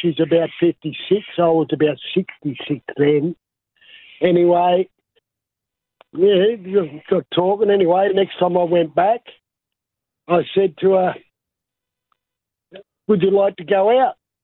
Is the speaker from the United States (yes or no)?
no; Sydney, New South Wales, Australia; Now, I live out at Mill Merrin, but I grew up in Sydney.